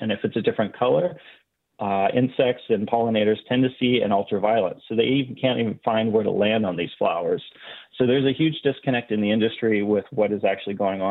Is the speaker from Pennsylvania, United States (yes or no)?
yes; Erie, Pennsylvania, United States; I grew up in Erie, Pennsylvania.